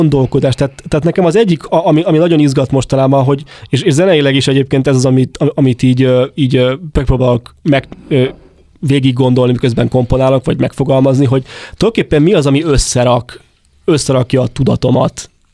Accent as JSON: {"language": "Hungarian", "country": "Hungary", "tie": "born there", "said": "hát én Magyarországon születtem, ez az igazság, és az, ami engem felépít, az valószínűleg egy ilyen közép-kelet-európai világ"}